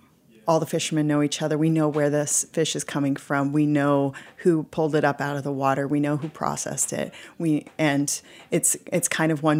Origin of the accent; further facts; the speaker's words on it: California, United States; also born or lived in Hawaii; Yeah, and I was born in Hawaii and I grew up in California, so I bring some of those sensibilities to the Alaska ingredients.